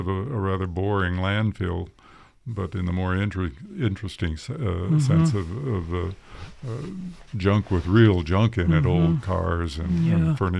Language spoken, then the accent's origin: English; Lake City, Minnesota, United States; starting with my hometown, Lake City, Minnesota, which is right on Lake Pepin, the widest spot in the whole Mississippi River